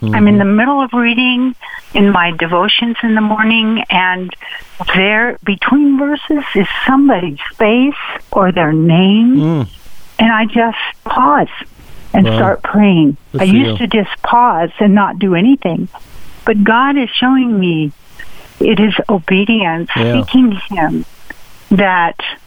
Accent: Ohio, United States; And I keep remembering Martha Hartzler from my church growing up in Ohio, Oak Grove Mennonite Church.

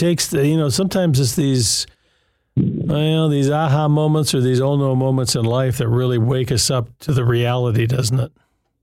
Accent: Michigan, United States; Well, thank you for calling from the Hazlet area in beautiful Michigan, my home state.

